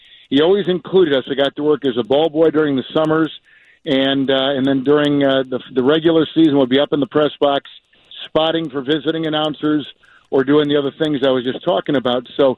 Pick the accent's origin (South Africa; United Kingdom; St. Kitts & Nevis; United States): United States; Green Bay, Wisconsin; Growing up in Green Bay, we used to get those stations off the Great Lakes pretty easily at night.